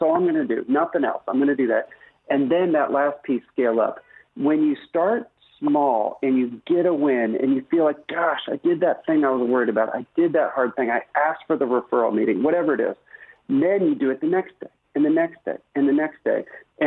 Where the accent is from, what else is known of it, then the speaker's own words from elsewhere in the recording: Indiana, United States; I'm from Indiana, so I grew up on